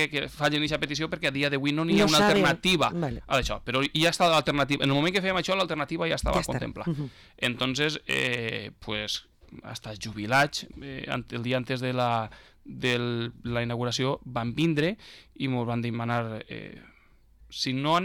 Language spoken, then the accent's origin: Catalan; Les Alqueries, Valencian Community, Spain